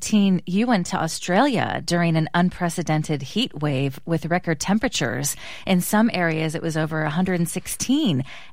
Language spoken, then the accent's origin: English; California, United States; growing up in California, I can't even fathom what it's like to be in 21 below zero weather.